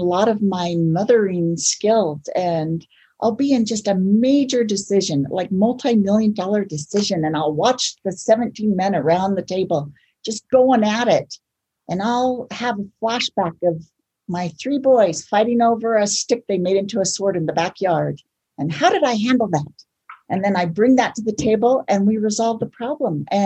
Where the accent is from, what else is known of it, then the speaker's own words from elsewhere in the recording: Provo, Utah, United States; I'm from Provo, Utah, and I believe in the morals and ethics behind this decision.